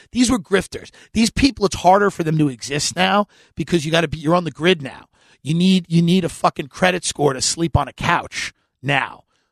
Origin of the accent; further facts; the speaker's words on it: Long Island, New York, United States; because I'm from New York and Long Island, it's freezing.